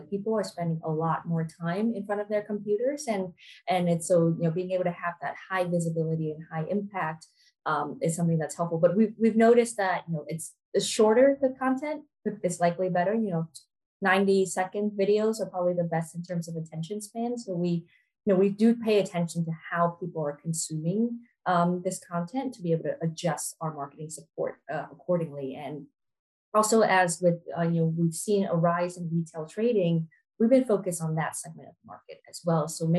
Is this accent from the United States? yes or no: no; Vietnam; moved away; I grew up in Vietnam, so we didn't go to a lot of concerts, and I moved here when I was a little bit older.